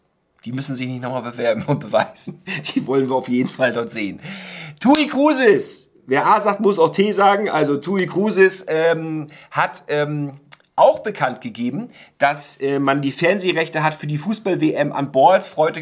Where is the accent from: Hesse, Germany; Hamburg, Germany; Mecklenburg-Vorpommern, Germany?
Mecklenburg-Vorpommern, Germany; Warnemünde; die Taufe war in Warnemünde, in meinem Heimatort.